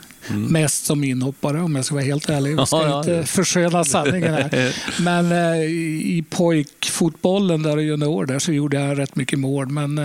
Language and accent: Swedish; Domsjö, Västernorrland County, Sweden; also born or lived in Lycksele; Vi spelade hockey på kvällarna på en liten utomhusbana i Domsjö när jag bodde där. Sen när vi kom tillbaka från Lycksele och bodde faktiskt på samma gata där